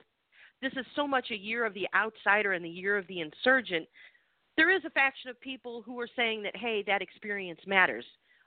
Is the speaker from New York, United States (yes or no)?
yes; New York, United States; I get why, as a New Yorker, that you would have been a little bit upset